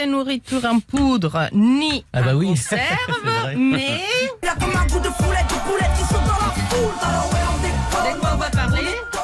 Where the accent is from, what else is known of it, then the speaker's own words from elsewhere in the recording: Rome, Lazio, Italy; Non, c'est chez moi, à Rome.